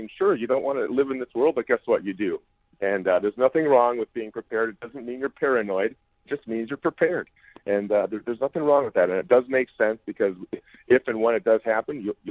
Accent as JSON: {"language": "English", "region": "Wisconsin", "country": "United States", "said": "It's a really tough question, but I'm not from Illinois. I'm from Wisconsin"}